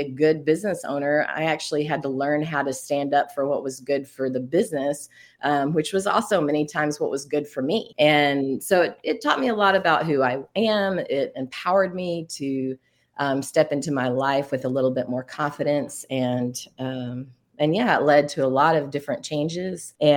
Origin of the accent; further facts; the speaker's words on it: Cleveland, Tennessee, United States; moved away as an adult; also born or lived in Boone, North Carolina; I grew up in Cleveland, Tennessee, and moved to Boone, North Carolina, where I stayed for 28 years of my adult life.